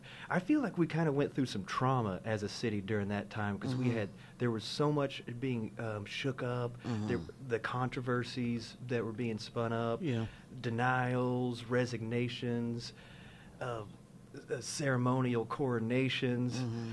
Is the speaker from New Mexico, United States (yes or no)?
no; Nashville, Tennessee, United States; I'm from Nashville.